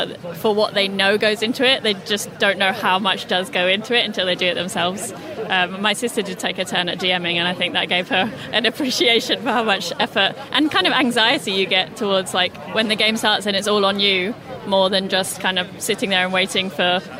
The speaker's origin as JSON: {"language": "English", "region": "London", "country": "United Kingdom", "said": "From London, yeah. Just live quite close."}